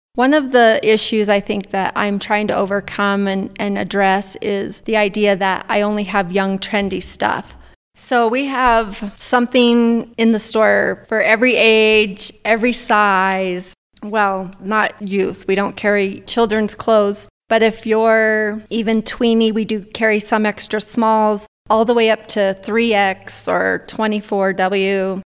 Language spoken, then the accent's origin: English; Windsor, Colorado, United States; Well, I was born and raised in Windsor, Colorado, which is the northern part of the state.